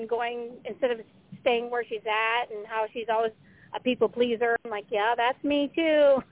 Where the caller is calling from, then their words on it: Ventura, California, United States; from Ventura, California.